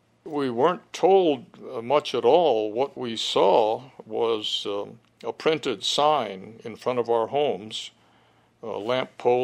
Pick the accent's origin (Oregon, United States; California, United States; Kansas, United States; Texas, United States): California, United States; San Francisco; also born or lived in Heart Mountain; I was born in San Francisco in 1933, and I was 9 years old when Pearl Harbor took place